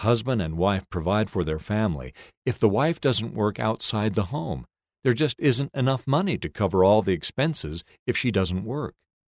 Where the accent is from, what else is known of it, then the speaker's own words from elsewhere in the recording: Panguitch, Utah, United States; I grew up in Panguitch, Utah, a small town of 1,500 people. I was a big fish in a little pond.